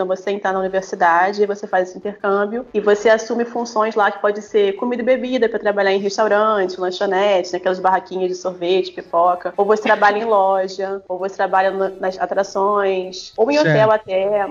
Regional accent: Brazil; now in United States; mostrando que eu sou brasileira, que eu tô aqui para ajudar vocês.

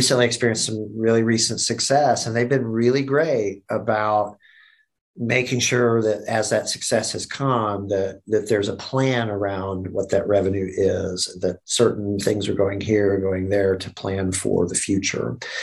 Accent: Atlanta, Georgia, United States; I grew up in Atlanta.

